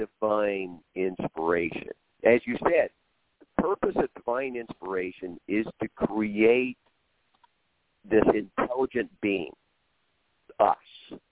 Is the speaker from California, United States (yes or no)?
no; Oklahoma, United States; since I was a little kid growing up in Oklahoma.